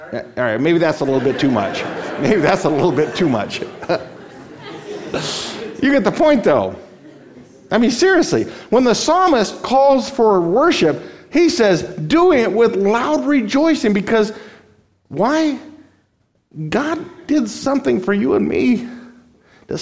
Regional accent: Las Vegas, Nevada, United States; Since Las Vegas now has the Raiders, and that's my hometown, I never watch football

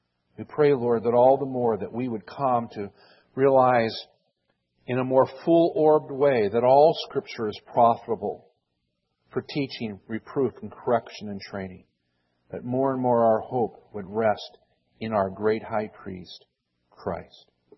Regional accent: Washington, D.C. area, United States; I remember growing up outside of Washington, D.C., I had the chance to go every year to the Smithsonian Art Institute.

